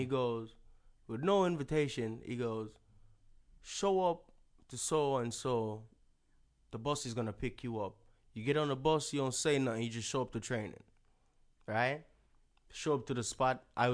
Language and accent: English; Spanish Town, Saint Catherine, Jamaica; first of all, I'm from Spanish Town, Jamaica. Community in Spanish Town is called De La Vega City. Right, Spanish Town, first capital of Jamaica. But I grew up literally playing on the streets.